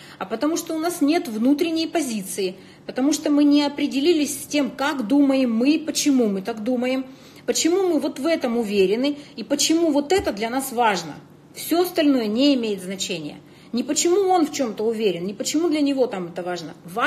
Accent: Krasnoyarsk, Krasnoyarsk Krai, Russia; Вы правда из Красноярска? Ну, он смотрит там красноярские номера. Я говорю, ну да.

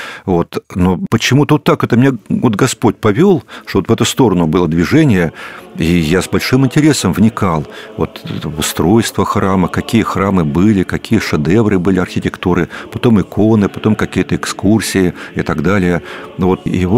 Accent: Siberia, Russia; Я вырос в Сибири, в городочке маленьком.

